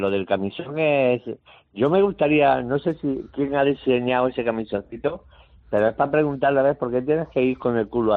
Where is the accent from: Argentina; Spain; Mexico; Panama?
Spain; Jaén, Andalusia; born or raised there; also born or lived in Málaga